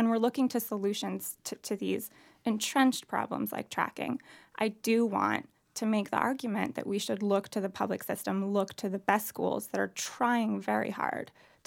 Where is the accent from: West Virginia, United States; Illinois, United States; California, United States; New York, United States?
New York, United States; Ossining; born or raised there